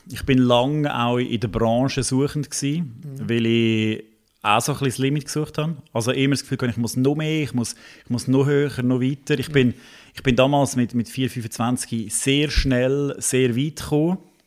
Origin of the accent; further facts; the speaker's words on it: Schwyz, Switzerland; now in Lucerne, Switzerland; Ja, Zentralschweiz ist meine Heimat. Gell? Ich bin da aufgewachsen, ich bin aus dem Kanton Schweiz ursprünglich. Habe jetzt viele, viele Jahre oder lebe ich schon im Kanton Luzern.